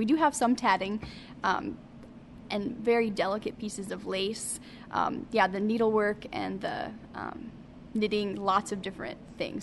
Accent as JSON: {"language": "English", "town": "Creston", "region": "Iowa", "country": "United States", "tie": "born or raised there", "lives_now": "Elkhorn, United States", "said": "I grew up in Creston, Iowa, in southwest Iowa, so not too far from Elkhorn, where I'm at currently."}